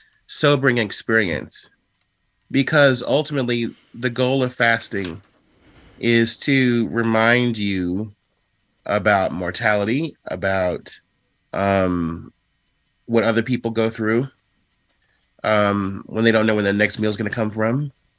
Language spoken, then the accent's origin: English; United States; how I am Jewish, how I am Black, how I am American, how I'm human.